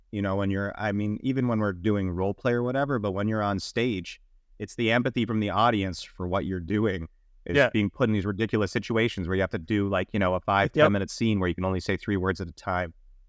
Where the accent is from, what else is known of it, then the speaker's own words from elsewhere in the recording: Calgary, Alberta, Canada; I'm from Calgary, Alberta